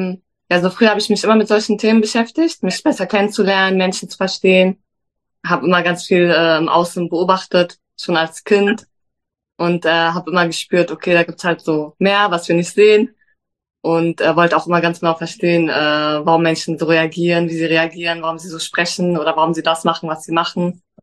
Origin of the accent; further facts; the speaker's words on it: Berlin, Germany; Ich komme aus Berlin. Bin 31 Jahre jung